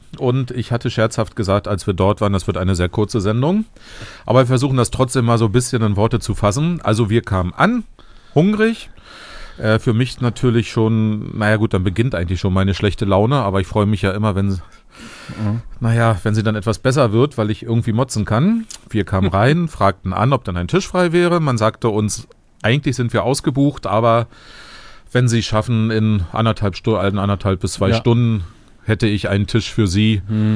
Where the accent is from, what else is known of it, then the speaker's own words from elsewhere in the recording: Mecklenburg-Vorpommern, Germany; Ich bin Mecklenburger